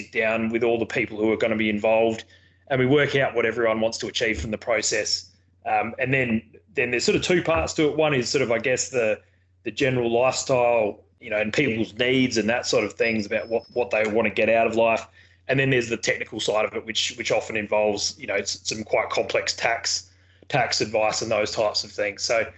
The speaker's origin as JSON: {"language": "English", "town": "Port Lincoln", "region": "South Australia", "country": "Australia", "tie": "born or raised there", "said": "I guess starting from the start, I grew up in Port Lincoln."}